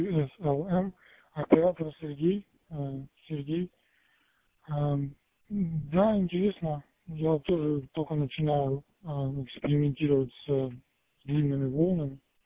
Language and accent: Russian; Simferopol, Crimea, Ukraine; я сам из Симферополя.